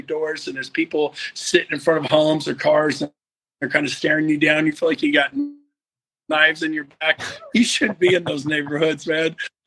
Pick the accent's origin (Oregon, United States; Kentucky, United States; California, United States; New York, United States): California, United States; And I'm from California.